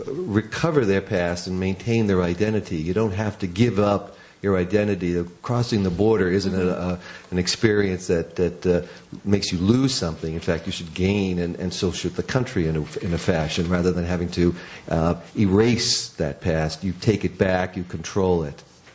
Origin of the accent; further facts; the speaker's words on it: Boston, Massachusetts, United States; Well, I'm from Boston, too. It's hard to tell, but I am.